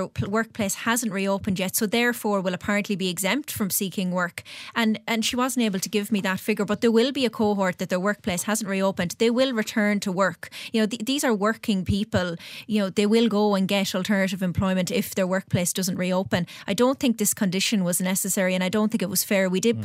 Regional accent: Connacht, Ireland; I come from Roscommon, Galway

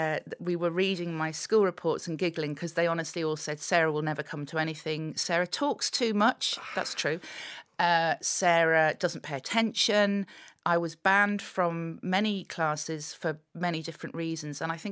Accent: Colchester, East of England, United Kingdom; I grew up, I was born in a town called Colchester in Essex, which is the oldest recorded town in Britain.

